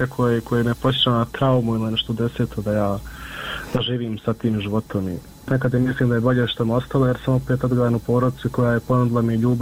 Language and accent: Bosnian; Miljevina, Republika Srpska, Bosnia & Herzegovina; mi smo svi gore iz Miljevine